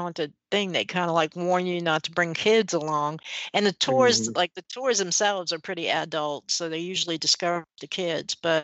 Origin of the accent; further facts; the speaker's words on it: New Orleans, Louisiana, United States; Yeah, I'm in New Orleans. I know, I'm from New Orleans